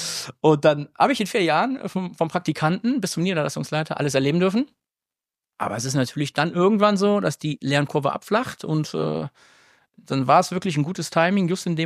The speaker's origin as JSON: {"language": "German", "town": "Bonn", "region": "North Rhine-Westphalia", "country": "Germany", "said": "ich bin ein Bonner Jung, ich komme aus Bonn"}